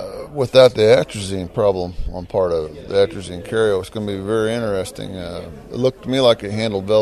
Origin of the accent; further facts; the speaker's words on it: Larned, Kansas, United States; I'm from Larned, Kansas, agronomy manager at the Pawnee County Co-op.